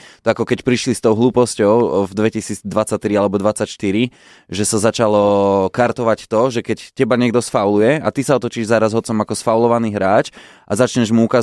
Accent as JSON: {"language": "Slovak", "town": "Kremnica", "region": "Banská Bystrica Region", "country": "Slovakia", "said": "No tak na Hornej si u nás v Kremnici, keď sme hrali derby"}